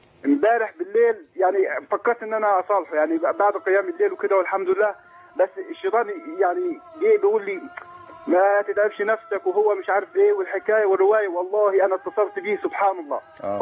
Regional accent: Egypt; ده شرف كبير لنا إحنا كمصريين.

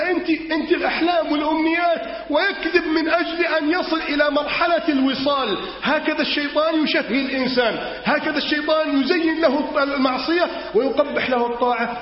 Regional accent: Egypt

